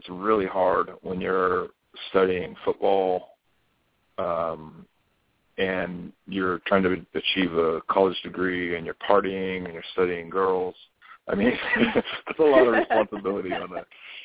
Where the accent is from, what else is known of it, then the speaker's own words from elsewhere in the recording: Pittsburg, California, United States; I grew up in the East Bay of California, a little town called Pittsburgh. It's about 30 minutes east of Oakland.